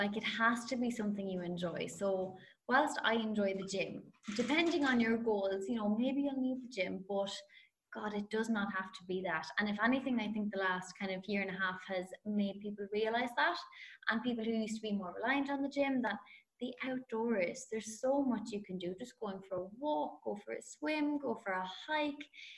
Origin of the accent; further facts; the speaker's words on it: County Wicklow, Ireland; I'm really lucky that I grew up in the countryside. I'm on the Carlow-Wicklow border.